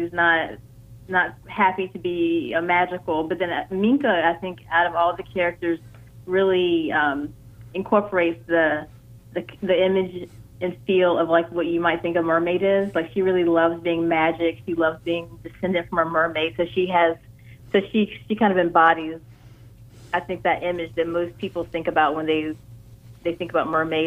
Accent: North Carolina, United States; But you know, I'm from North Carolina originally.

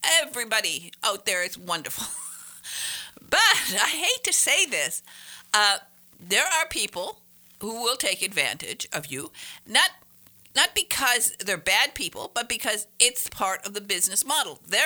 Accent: Berga, Michigan, United States; born there; And it's 72 miles from where I was born in Berga, Michigan.

